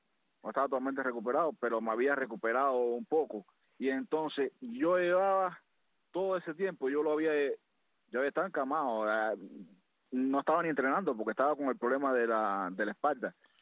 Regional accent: Sagua la Grande, Villa Clara, Cuba; Un saludo grande para mi tierra natal, Sábula Grande, Villa Clara, y en especial para toda Cuba.

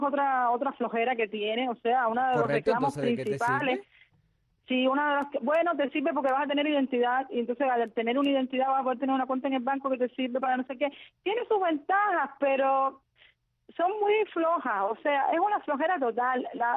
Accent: La Timba, Havana, Cuba; ya yo vivo en un barrio complicado, yo soy de La Timba.

